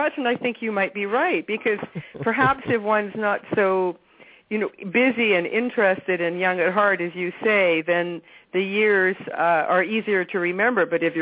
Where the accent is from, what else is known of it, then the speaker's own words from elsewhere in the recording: Vancouver, British Columbia, Canada; now in -; I am Canadian. I'm in Vancouver right now, and I was born here. And I was born in the early 50s